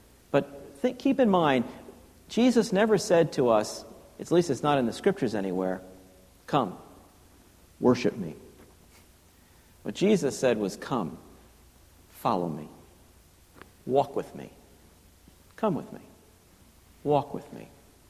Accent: Yonkers, New York, United States; I grew up in Yonkers. And in my neighborhood, where I grew up, many of us went to school at the local parochial high school.

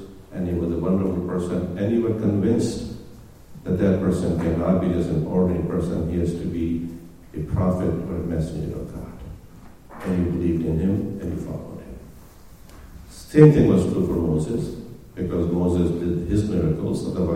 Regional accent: Karachi, Sindh, Pakistan; moved away; I grew up in Pakistan before coming here. I could walk at 2 o'clock in the morning in the city of Karachi.

